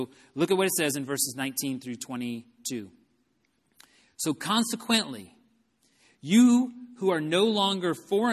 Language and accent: English; Texas, United States; I grew up in Texas, and my church was putting together a mission trip to Mexico.